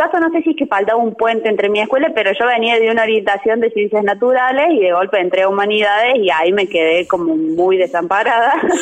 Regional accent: Río Ceballos, Córdoba, Argentina; yo, como decía, crecí en Río Ceballos

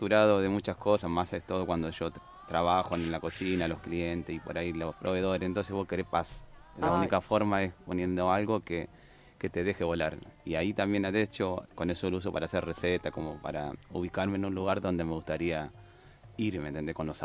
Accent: Córdoba, Argentina; now in Paraná, Argentina; viste que el cordobés siempre tiene su gracia, pero también tiene sus mañas. Entonces trato de no decir que soy cordobés.

